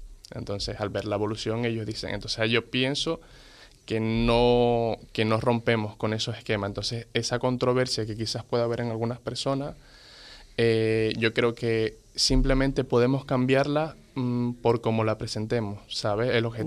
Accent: Maracaibo, Zulia, Venezuela; De donde yo vengo, que es de Maracaibo, pues hace como 1 o 2 años he descubierto de que venimos de los gitanos. ¿Vale? Entonces, tenemos una forma muy característica de hablar, muy parecida a los gitanos.

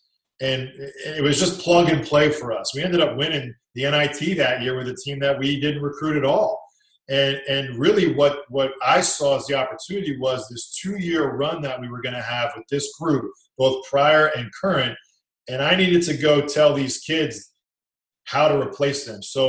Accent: New York, United States; because I grew up in New York and had people, like the Twin Towers are fabric of my existence, right?

